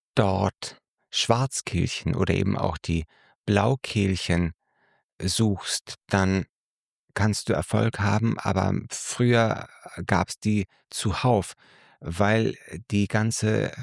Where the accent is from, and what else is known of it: Northern Germany, Germany